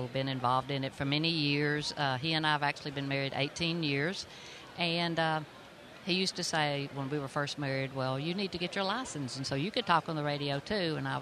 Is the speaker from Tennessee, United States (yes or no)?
yes; Hixson, Tennessee, United States; Well, hey, Ted. … I'm from Hixson, Tennessee.